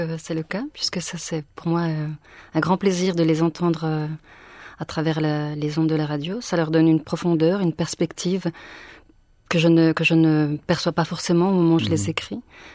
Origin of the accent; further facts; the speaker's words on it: Bourgogne-Franche-Comté, France; born there; Je suis né à Mèche, en fait, en Franche-Comté.